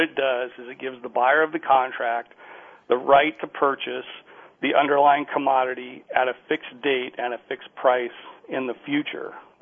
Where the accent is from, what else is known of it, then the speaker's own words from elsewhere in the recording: Chicago, Illinois, United States; I grew up in Chicago, and so that's where I got my experience.